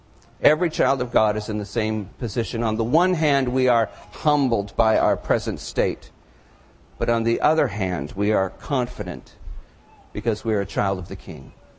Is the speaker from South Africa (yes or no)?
no; Ireland; Now, I am a Levite, and I am also Irish, and I'm pretty sure that the Irish are descended from Simeon and Levi.